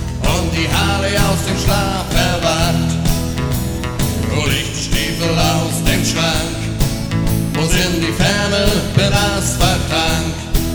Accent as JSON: {"language": "German", "town": "Malchin", "region": "Mecklenburg-Vorpommern", "country": "Germany", "tie": "born or raised there", "said": "wir fahren nämlich vom Basepol direkt nach Malchin in meine Heimatstadt."}